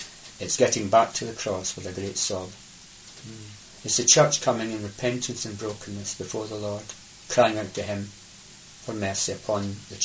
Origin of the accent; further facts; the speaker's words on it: Northern Ireland, United Kingdom; We're from Northern Ireland.